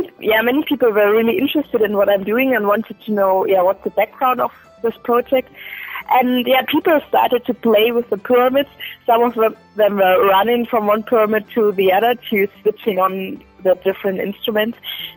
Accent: Germany; English is a second language; now in Edinburgh, United Kingdom; I'm originally from Germany, and since half a year I'm in Edinburgh, and I study here Master in Interaction Design.

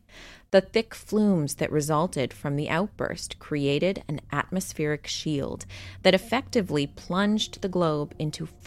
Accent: Canada; being Canadian, I just cannot imagine a Christmas without snow. It hasn't snowed here yet on the West Coast, at least where I am.

